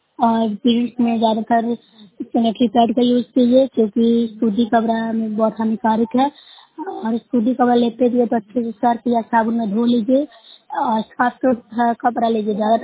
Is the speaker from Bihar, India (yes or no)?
yes; Bihar, India; मैं नूरसा प्रखंड से हूँ, जिला नालंदा से बोल रही हूँ।